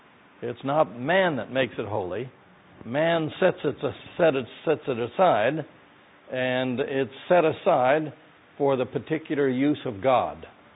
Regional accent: Ontario, California, United States; And I had an experience with a Methodist pastor in my hometown in Ontario, California.

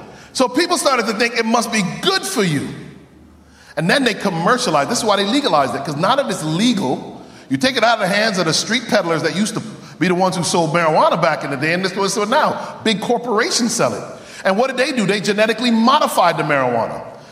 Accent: Connecticut, United States; My family comes from the island of Jamaica, born and raised in Connecticut

